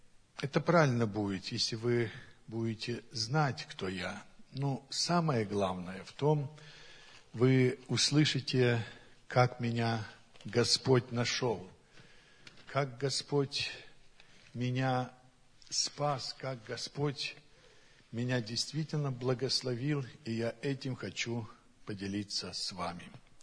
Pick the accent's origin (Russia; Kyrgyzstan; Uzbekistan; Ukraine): Ukraine; Chernivtsi Oblast; born there; now in Novohrodivka, Ukraine; Родился я в Черновицкой области, но уже более 40 лет я проживаю в Донецкой области.